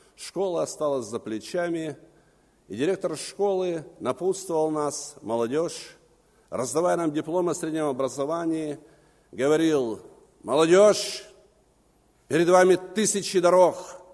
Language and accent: Russian; Anapa, Krasnodar Krai, Russia; Я возвратился в свой родной город Анапа, Краснодарского края, откуда я родом.